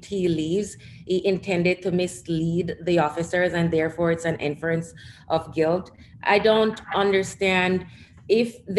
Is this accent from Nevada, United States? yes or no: no; New York, United States; I understand I'm from New York and it's normal for us to ask that, and it may not be in Minnesota